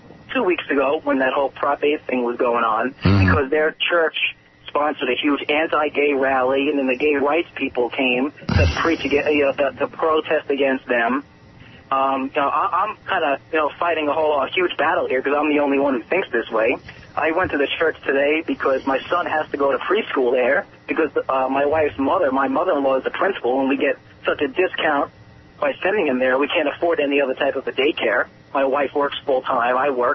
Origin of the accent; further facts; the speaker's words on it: New York, United States; now in Orlando, United States; I'm from Long Island. I moved to Orlando here about 3 years ago.